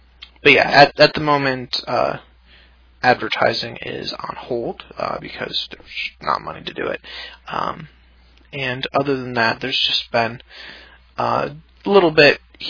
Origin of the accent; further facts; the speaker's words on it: Wisconsin, United States; I grew up in Wisconsin, in sort of the northern part.